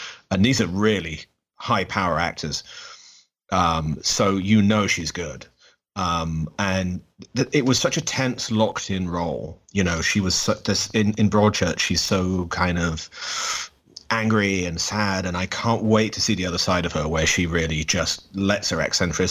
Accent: United Kingdom; Which you would think as a Brit, they just like mail you a DVD

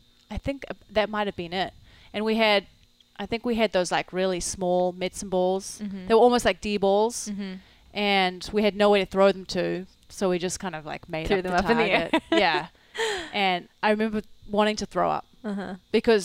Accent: New Zealand; also born or lived in South Africa; I was born in South Africa. Okay. And we moved to New Zealand when I was about 12.

